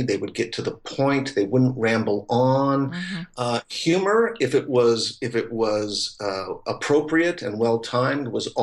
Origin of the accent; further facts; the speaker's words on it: Canada; I remember growing up in Canada.